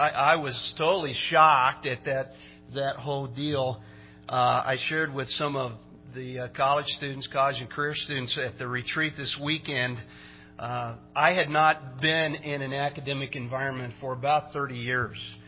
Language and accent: English; Oklahoma, United States; And Brad told you we grew up in Oklahoma, but we're just barely in Oklahoma. We're just in northeastern